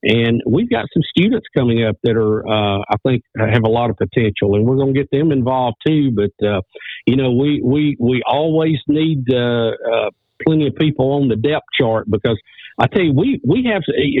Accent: Jacksonville, Alabama, United States; Yeah, I grew up in Jacksonville, as we mentioned earlier, went to Jacksonville High School.

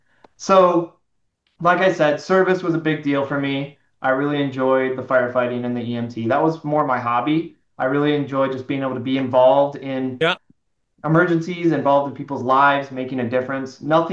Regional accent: Syracuse, New York, United States; now in Pittsfield, United States; I'm originally from New York. Specifically, I grew up around Syracuse.

